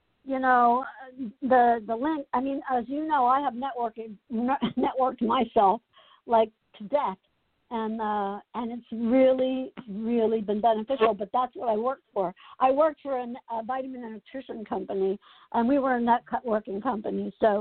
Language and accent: English; Asbury Park, New Jersey, United States; I grew up in Asbury Park. I call myself the Irish, like I'm an Irish Catholic redhead from Asbury Park, New Jersey.